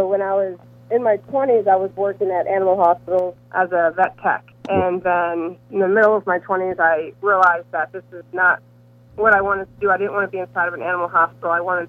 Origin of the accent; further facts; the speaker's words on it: Sharon, Massachusetts, United States; I grew up in Sharon, Massachusetts, and animals were everything to me.